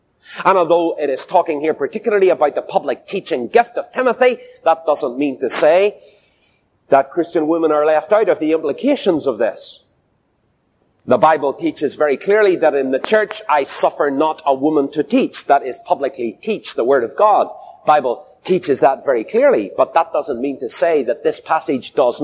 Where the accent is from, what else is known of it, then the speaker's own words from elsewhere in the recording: Northern Ireland, United Kingdom; Now, we here in Ireland know a lot about crooked roads. We know very well what it's like. I was born and raised in County Down.